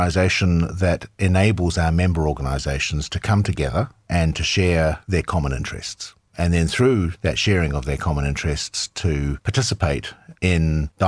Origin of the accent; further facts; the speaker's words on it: New Zealand; in the Southern Pacific, where I come from New Zealand and in Australia